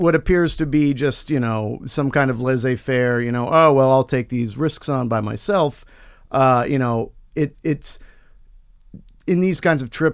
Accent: Florida, United States; because I'm from Florida, you know, and have worked in tourism jobs in Florida

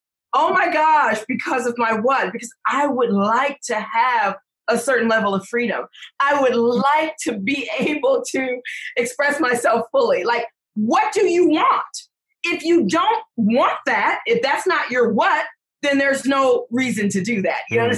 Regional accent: Detroit, Michigan, United States; I just am a roughneck. I'm from Detroit.

